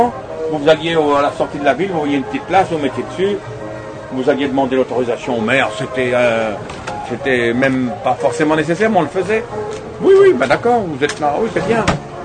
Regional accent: France; Je suis français à part entière.

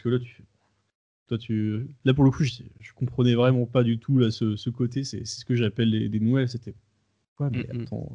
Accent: France; nous touchent absolument pas en tant que Français

